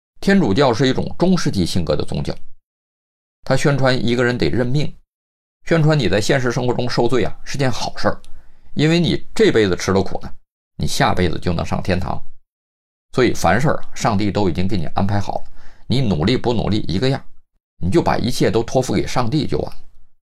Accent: China; 所以我们中国人身上有着儒家的进取精神，每个个体都有强大的竞争能力，每个中国人都是一条龙

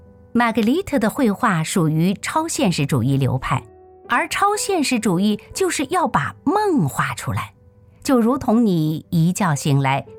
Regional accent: China; 我们中国人似乎很喜欢从梦中找到命运的痕迹

